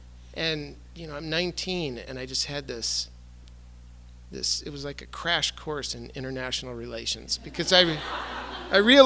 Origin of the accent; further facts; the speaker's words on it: Montana, United States; And this is like 1986, and I'm from Montana.